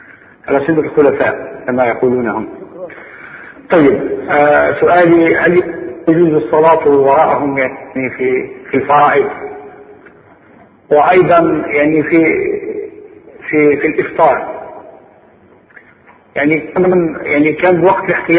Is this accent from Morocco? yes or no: yes; Morocco; now in Europe; انا من المغرب مستبصر. نعم ساكن في الغرب